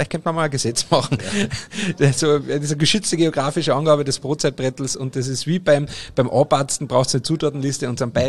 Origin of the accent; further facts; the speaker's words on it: Carinthia, Austria; aber wir in Kärnten, ne, ich bin ja Kärntner